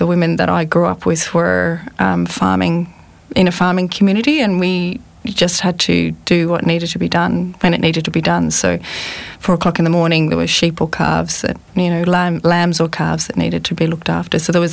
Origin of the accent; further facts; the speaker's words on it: Sligo, Connacht, Ireland; I grew up in a stunning place in rural Ireland. So I was in a place called Sligo, and we were only 3 miles away from the town